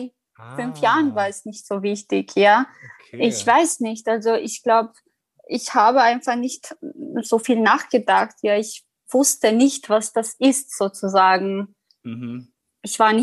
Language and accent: German; Kosovo; Ich bin 24 Jahre alt. Ich komme aus dem Kosovo.